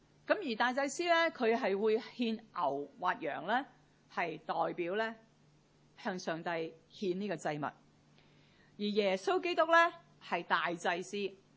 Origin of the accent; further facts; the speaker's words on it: Zhongshan, Guangdong, China; 前几个月呢，我就去我的故乡中山呢是探亲，很多年没去。